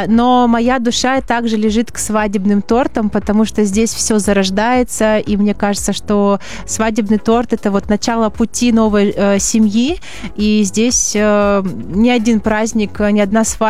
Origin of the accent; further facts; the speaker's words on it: Sevastopol, Ukraine; also born or lived in United Arab Emirates; now in Bishkek, Kyrgyzstan; Я вообще из Севастополя родом, познакомилась со своим мужем в Эмиратах.